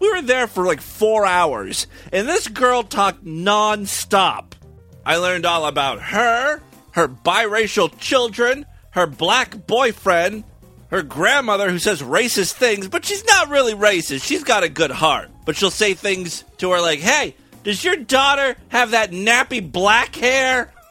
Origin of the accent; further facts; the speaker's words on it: Ashtabula, Ohio, United States; now in Columbus, United States; This past weekend, I was up in the shithole that is known as Ashtabula, my hometown. It's about 3 hours northeast of Columbus.